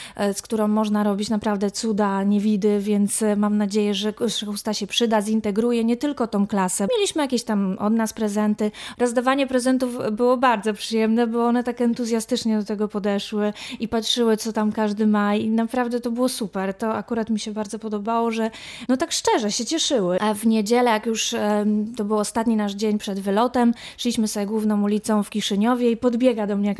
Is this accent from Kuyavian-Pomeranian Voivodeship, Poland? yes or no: yes; Bydgoszcz, Kuyavian-Pomeranian Voivodeship, Poland; Zawsze tylko mówimy, no jesteśmy z Bydgoszczy